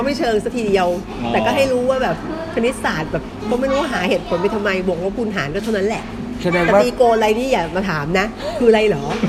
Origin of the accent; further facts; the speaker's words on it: Bangkok, Thailand; เขาจะเข้าใจว่าเรามาจากเด็กกรุงเทพ